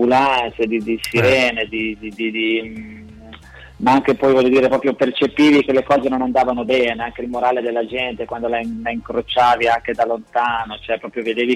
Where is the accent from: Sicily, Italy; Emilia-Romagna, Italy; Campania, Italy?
Emilia-Romagna, Italy; now in Bergamo, Italy; io non sono bergamasco, sono emiliano, ormai vivo qui però da 10 anni, quindi mi sento bergamasco d'adozione